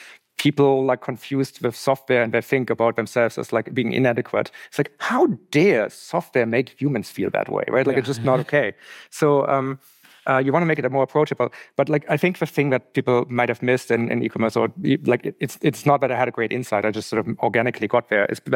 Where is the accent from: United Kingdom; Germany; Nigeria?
Germany; now in Canada; I came from Germany, living in Canada, 2004.